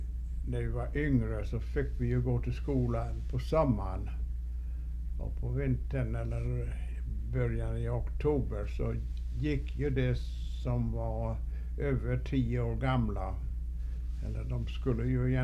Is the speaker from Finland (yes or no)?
yes; Geta, Åland, Finland; Jag är ju född där i Geta. Det är ju enda platsen jag har varit egentligen. Väl, jag var ju i Stockholm när jag var 10 år gammal.